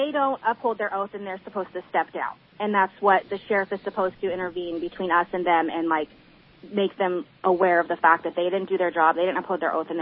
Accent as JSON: {"language": "English", "country": "United States", "said": "It's been in the name of myself as an American and my job to uphold my politicians accountable."}